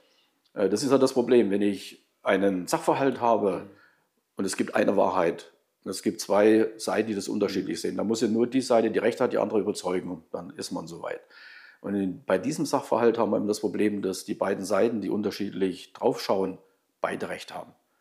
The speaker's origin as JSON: {"language": "German", "region": "Thuringia", "country": "Germany", "said": "Aber als Thüringer mit der Performance, die wir jetzt als Regierung haben, sage ich, es war richtig, in Thüringen die Regierung eingegangen zu sein."}